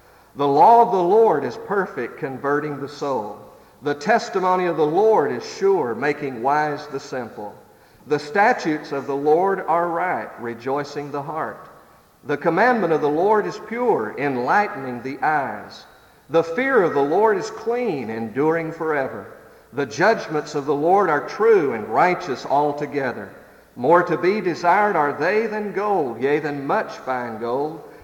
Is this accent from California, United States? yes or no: no; Tennessee, United States; I am from Tennessee originally, and it's not that I just don't like Alabama and their football team.